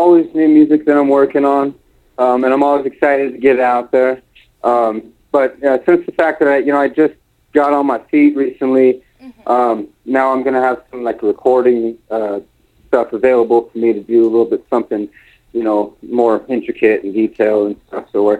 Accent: Denver, Colorado, United States; Okay. Well, I'm from Denver, Colorado. I'm 32 years old.

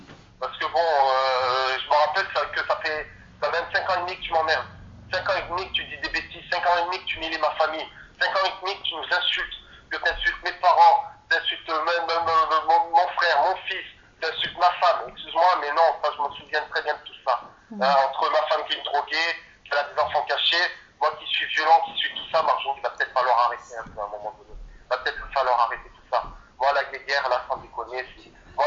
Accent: France; Je suis français, je suis fier de l'être.

